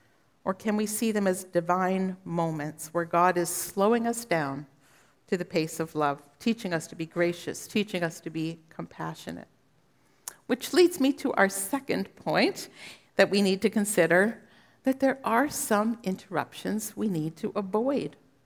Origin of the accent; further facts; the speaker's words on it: Pennsylvania, United States; because I grew up in Pennsylvania and the Amish have horse and buggies that are driving on the roads